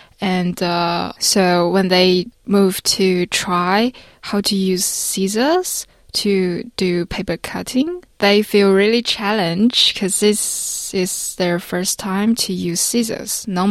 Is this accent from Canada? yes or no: no; Nanjing, Jiangsu, China; English is a second language; So I'm from Nanjing. It's the Asian capital of six dynasties. And it's also currently the capital of Jiangsu province.